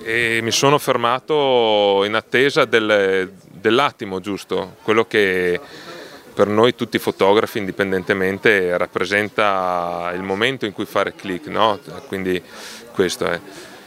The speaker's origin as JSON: {"language": "Italian", "region": "Trentino-Alto Adige", "country": "Italy", "said": "in quanto trentino, originario trentino"}